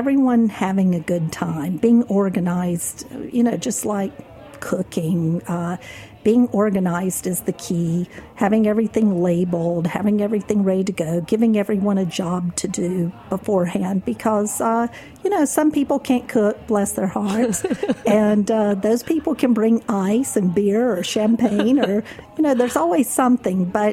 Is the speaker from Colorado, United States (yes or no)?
no; Alabama, United States; Remember, I'm from Alabama.